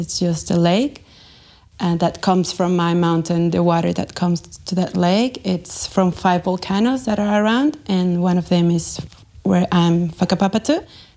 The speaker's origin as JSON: {"language": "English", "town": "Texcoco", "region": "State of Mexico", "country": "Mexico", "tie": "born or raised there", "said": "I'm very grateful that my time growing up in Texcoco was really healthy, I would say."}